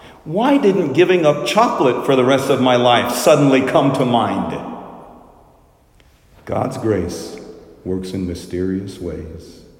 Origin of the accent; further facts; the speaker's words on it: India; also born or lived in Little Rock, United States; Growing up in India and later in Little Rock, we were not particularly super devout Catholics.